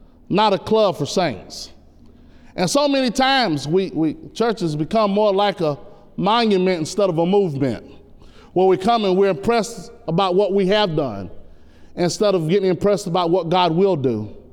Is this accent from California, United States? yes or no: no; Dillon, South Carolina, United States; I'm from Dillon, did I say South Kankakee? That's South Carolina to the rest of you all. And I was born in Marion Memorial Hospital.